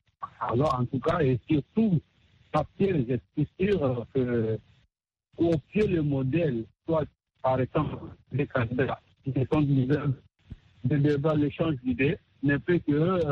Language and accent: French; DR Congo; La plupart de nous, les Africains, et surtout chez nous au Congo, nous souhaitons.